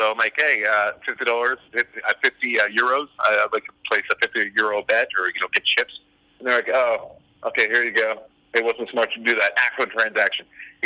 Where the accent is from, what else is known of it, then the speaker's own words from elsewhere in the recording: United States; Yeah, I'll call it Notre Dame because I'm American.